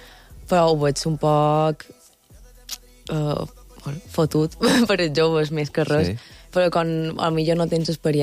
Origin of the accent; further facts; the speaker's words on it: Palma, Balearic Islands, Spain; jo soc de Palma.